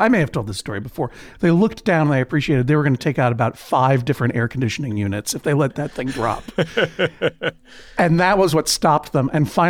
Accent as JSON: {"language": "English", "town": "Brookline", "region": "Massachusetts", "country": "United States", "said": "because coming from Brookline, Massachusetts, New York felt like a totally lawless place."}